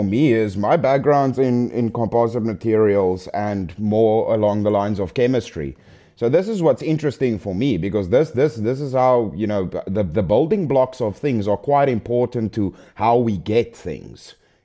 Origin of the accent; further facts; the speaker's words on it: South Africa; saying I'm human and I'm a man and I'm white and I'm South African, that all fits into the same thing.